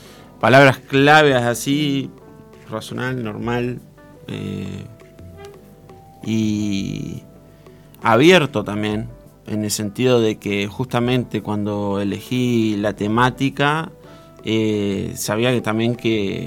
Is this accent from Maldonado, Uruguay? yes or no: no; Paysandú, Uruguay; now in Salto, Uruguay; Soy de Paysandú, vine a ser el CEO área social acá en Salto